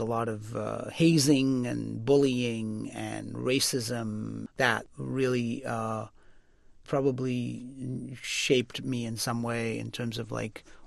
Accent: Bradford, Yorkshire and the Humber, United Kingdom; now in United States; I grew up on American pop culture, so everything that I fantasized about to get out of the sort of humdrum world of Bradford was about America. So when we decided to move there, I was on the plane.

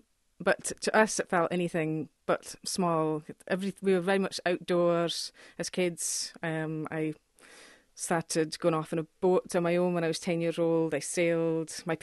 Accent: Scotland, United Kingdom; also born or lived in Nashville, United States; I grew up in the Shetland Islands.

